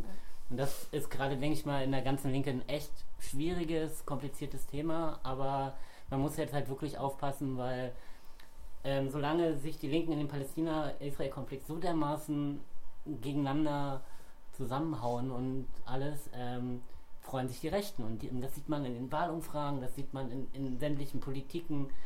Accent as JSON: {"language": "German", "town": "Frankfurt", "region": "Brandenburg", "country": "Germany", "tie": "born or raised there", "said": "ich wohne selber auch nicht in Berlin, ich wohne in meiner Heimatstadt Frankfurt-Oder"}